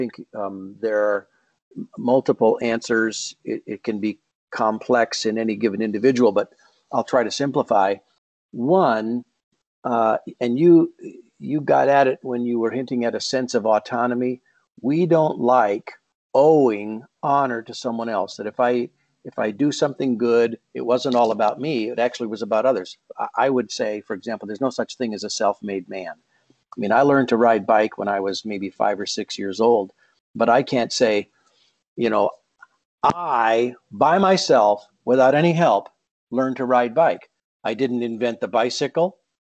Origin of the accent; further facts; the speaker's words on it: Minneapolis, Minnesota, United States; And then I'm a Minnesota Vikings fan because I'm from Minneapolis here.